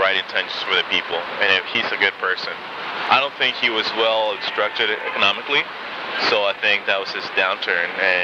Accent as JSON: {"language": "English", "town": "Santiago", "region": "Santiago Metropolitan Region", "country": "Chile", "said": "Yes, I'm from Santiago."}